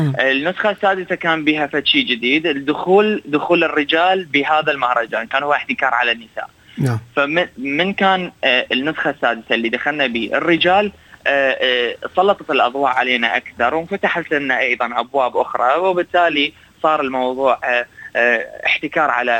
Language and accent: Arabic; Iraq; now in Australia; عندنا في العراق وفي بلداننا العربية